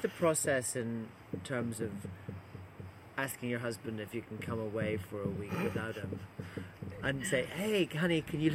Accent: Ireland; But actually, I am Irish.

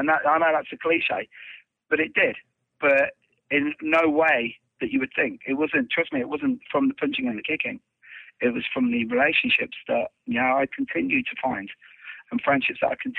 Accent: Ireland; You know, I'm Irish and I'm Catholic.

